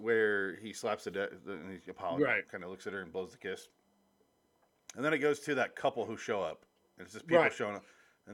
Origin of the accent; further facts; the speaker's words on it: Midwest, United States; I don't like black olives that much. I grew up in the Midwest. Everything is pickled there because of how you survive a winter.